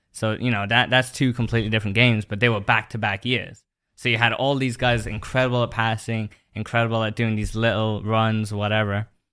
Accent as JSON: {"language": "English", "country": "Ireland", "tie": "born or raised there", "accent": "three accents with American twang", "said": "growing up in Ireland"}